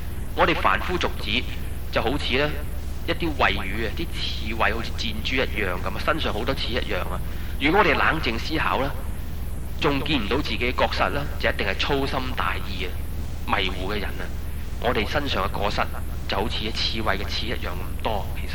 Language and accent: Chinese; China; 在我们中国人的天性里面是埋藏了，在我们心底扎根